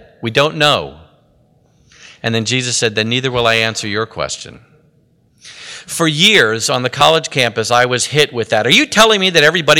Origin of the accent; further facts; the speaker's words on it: New York, United States; It's always at this point in the presentation when I remind people that I'm from New York and I'm Jewish.